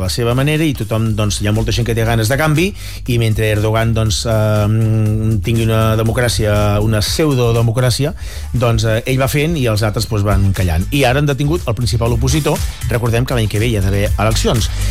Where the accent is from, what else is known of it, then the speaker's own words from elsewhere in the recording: Catalonia, Spain; deixeu-m'ho dir, home, jo sóc català